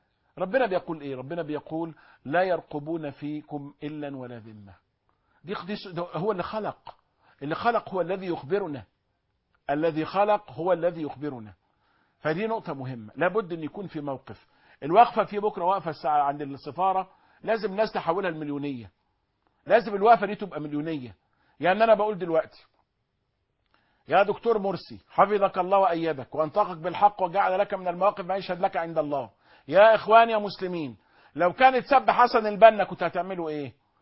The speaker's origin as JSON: {"language": "Arabic", "country": "Egypt", "said": "شو عندنا في مصر هنا النصارى أقلية في كل مكان"}